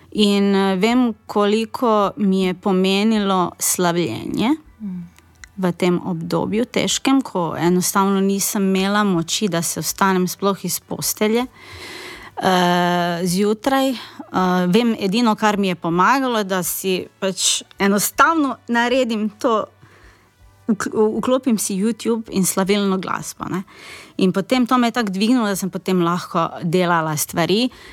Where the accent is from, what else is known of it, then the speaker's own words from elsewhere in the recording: Croatia; jaz sem drugače iz Hrvaške, pa malo spremljam, kaj se dogaja